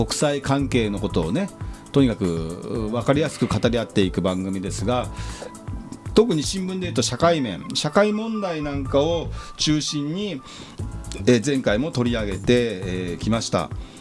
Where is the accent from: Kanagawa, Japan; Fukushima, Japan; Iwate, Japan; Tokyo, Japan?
Kanagawa, Japan; Yokohama; 私横浜鶴見区出身前議員の … お届けしております。